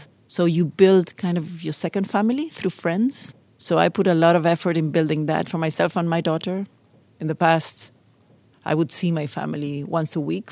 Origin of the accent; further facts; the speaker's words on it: Argentina; I'm 53 years old and I am from Argentina.